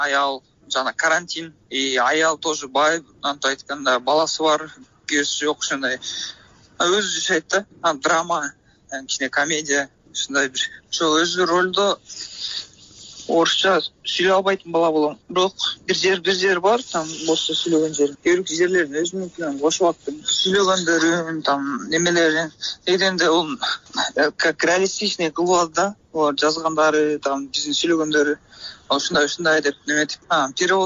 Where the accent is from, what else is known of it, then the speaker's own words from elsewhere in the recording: Astana, Kazakhstan; also born or lived in Kara-Kulja, Kyrgyzstan; Мен өзү Кыргызстандан, Оштон, Каракулжадан. А бирок мен Астанада, Казакстанда туулгам, ошол жакта окугам, 20 толдум жакында.